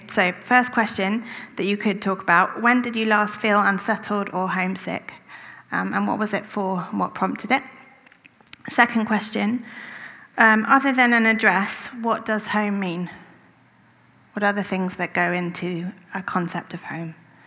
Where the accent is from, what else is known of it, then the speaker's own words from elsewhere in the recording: England, United Kingdom; accent: English; I had an English passport. My parents were English. My accent was pleasingly English to everyone around me. And I had arrived most recently from England, but England didn't feel eve